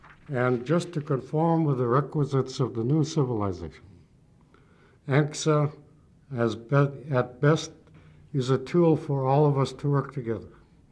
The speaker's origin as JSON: {"language": "English", "town": "Angoon", "region": "Alaska", "country": "United States", "lives_now": "Juneau, United States", "said": "I am from Angoon. My mother and father are full-blood Tlingits. I now reside in Juneau"}